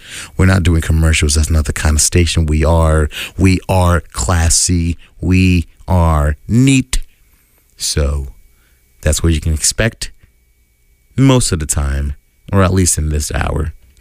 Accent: Houston, Texas, United States; now in Boston, United States; I'm from Houston, Texas, and people are nice on the sidewalks

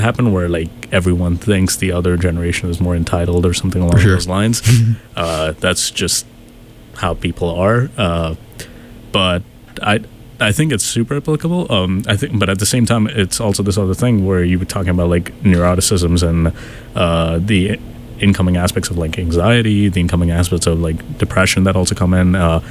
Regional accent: Dubai, United Arab Emirates; moved away as an adult; also born or lived in India; I'm like what you would call a third culture kid. Like, I was born in India, my parents are Indian, grew up in Dubai, and then I moved over here for college, and I've been here ever since.

